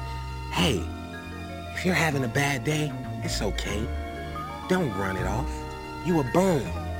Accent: Hawthorne, California, United States; Well, I'm from Hawthorne, California. And I've recently just turned 24 years old.

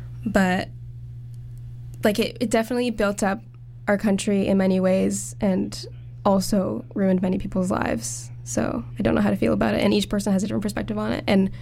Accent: Romania; so I'm from Romania. And in the mid-century, in the 70s, 80s, Romania was still a communist country.

